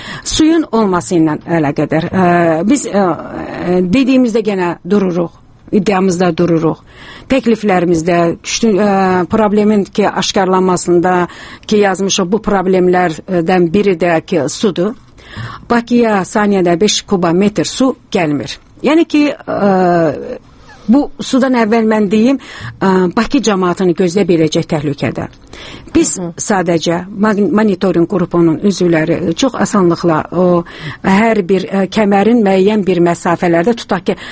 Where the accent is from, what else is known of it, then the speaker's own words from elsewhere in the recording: Shaki, Azerbaijan; Çünki o zona mən Şəkidənəm və bilirəm o torpağın müəyyən bir hissəsi çınqıllıqdır